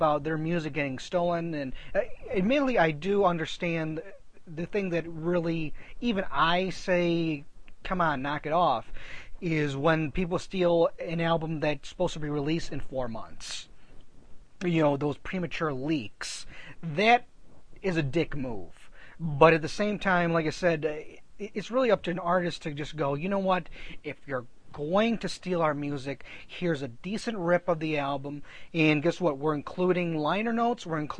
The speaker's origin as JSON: {"language": "English", "region": "Illinois", "country": "United States", "said": "Obviously, we're from Illinois, we're Bears fans, despite the horrible season they had this year."}